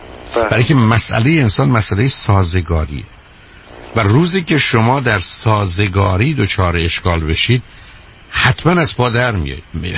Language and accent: Persian; Iran; به عنوان یه ایرانی که 30 سالمه